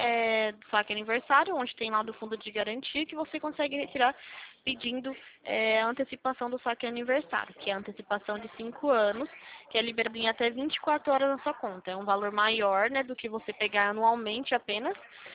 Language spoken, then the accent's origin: Portuguese; São Paulo, Brazil; Eu sou do interior de São Paulo